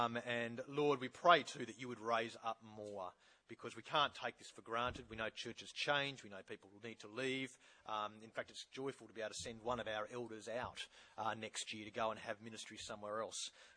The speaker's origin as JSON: {"language": "English", "country": "Australia", "said": "we certainly, I think, as Australian people feel that here"}